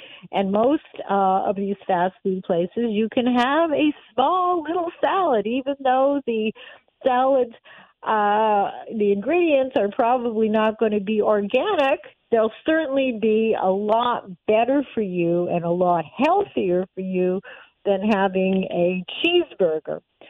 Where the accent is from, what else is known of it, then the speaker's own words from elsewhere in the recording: Canada; I am Canadian. I have dual citizenship, but spent most of my life and was born in Canada.